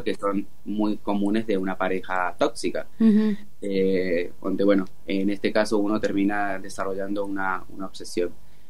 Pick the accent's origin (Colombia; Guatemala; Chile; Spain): Colombia; Arauca; Soy de una ciudad que se llama Arauca, que es frontera con Venezuela